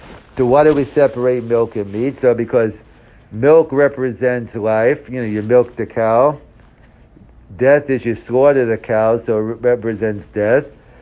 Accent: New York, United States; I'm from New York, but New York's a big Jewish area

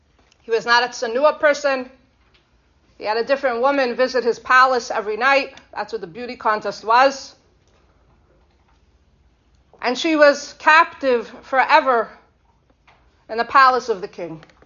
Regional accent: Woodmere, New York, United States; So I come from Woodmere, New York, the Five Towns.

